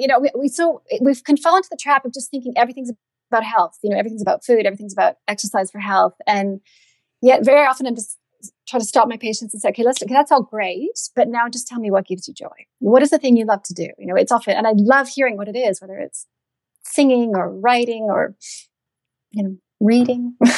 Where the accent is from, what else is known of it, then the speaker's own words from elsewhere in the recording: Canada; because I'm Canadian